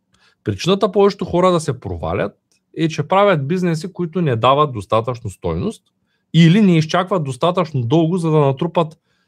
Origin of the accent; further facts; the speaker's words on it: Shumen, Shumen Province, Bulgaria; от Шумен съм, от 23 години се занимавам с предприемачество и бизнес